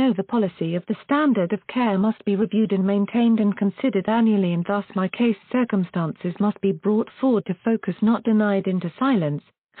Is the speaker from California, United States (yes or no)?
yes; San Bernardino, California, United States; born there; I was born on September 1, 1965 in San Bernardino, California